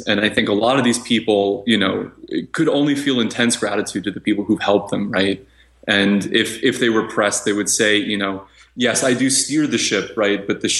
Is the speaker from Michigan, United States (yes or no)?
yes; Michigan, United States; I want to build a reputation in the state that I'm from, right? I'm from Michigan, I'll submit to the Michigan festivals.